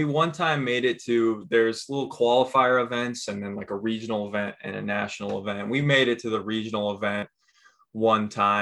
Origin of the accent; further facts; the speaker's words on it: St. Charles, Illinois, United States; striped bass, largemouth, growing up in the Midwest, a lot of times it was muskie, pike, walleye.